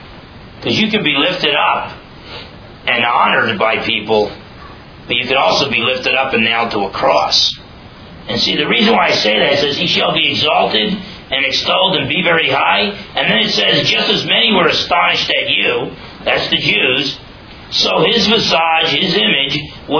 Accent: United States; And don't get me wrong, I'm glad I grew up in America, not the old Soviet Union or Red China.

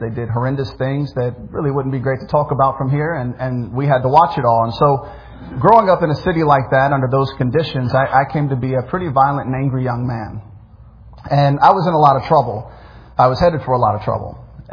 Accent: Memphis, Tennessee, United States; We grew up in Memphis. Memphis is consistently one of the most violent cities in America.

